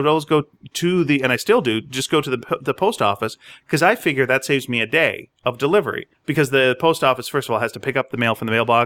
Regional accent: Montreal, Quebec, Canada; by the way, guys, I'm from Montreal, so I can make fun of it.

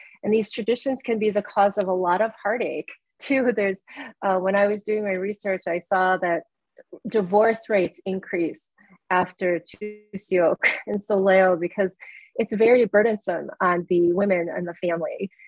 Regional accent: Midwest, United States; as a Korean adoptee, I grew up in the Midwest, and my relationship to my birth culture is very thin. I can't speak Korean.

